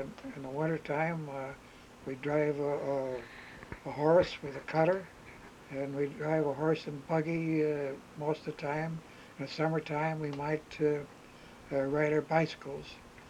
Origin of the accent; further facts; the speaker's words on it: Columbus, New York, United States; born there; I was born on May 22nd, 1901, in Columbus, New York, which is a small little crossroads in Chenango County.